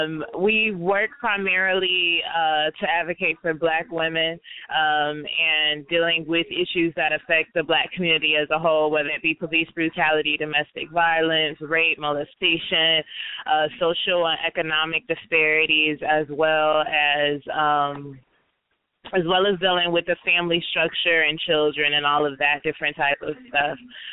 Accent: Dallas, Texas, United States; I'm from Dallas, born and raised. I'm 26 years old.

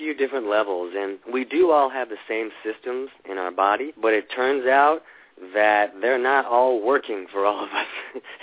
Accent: Florida, United States; now in Los Angeles, United States; I grew up in Florida, and now I live in Los Angeles

